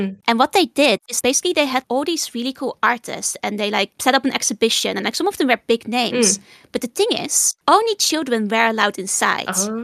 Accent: Netherlands; accent: mix, mostly Dutch; also born or lived in England; I was born in the Netherlands. Mm-hmm. I've lived there most of my life. Mm-hmm. Though I actually have a dual nationality. Mm. My mother is British. I also spent some time in England at a boarding school when I was growing up, which is why my accent is such a mix.

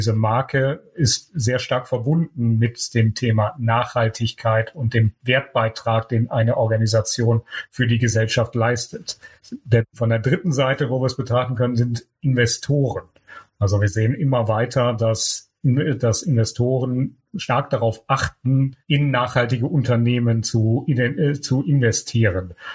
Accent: Cologne, North Rhine-Westphalia, Germany; born there; now in Düsseldorf, Germany; Wir sind jetzt zurück ins Rheinland gezogen. Als geborener Kölner ist Düsseldorf ein bisschen konfliktbehaftet, hier hinzuziehen. Ich freue mich aber, dass ich seit 11 Jahren oder nach 11 Jahren jetzt wieder ins Rheinland zurückkomme.

